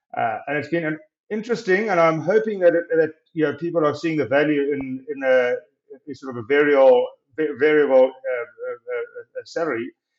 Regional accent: Dundee, KwaZulu-Natal, South Africa; Grew up in Dundee. I went to school there and then went off to broaden my horizons

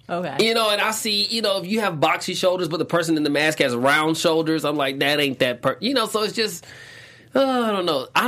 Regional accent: Atlanta, Georgia, United States; I'm from Atlanta.

